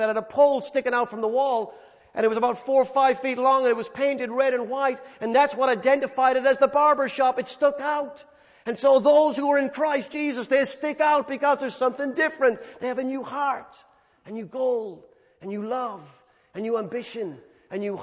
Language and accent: English; Ireland; When I was a child growing up in Ireland, in the little town center